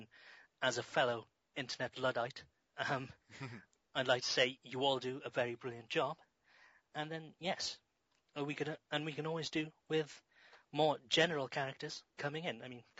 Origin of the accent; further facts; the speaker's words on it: United Kingdom; Well, I'm British.